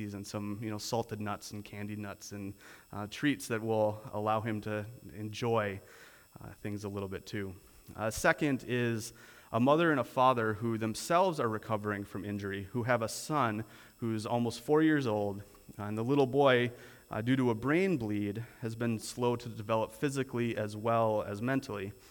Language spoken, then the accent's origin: English; Canada; Things like Safeway cards, Starbucks cards, and Timmy's cards, of course, because we're Canadian.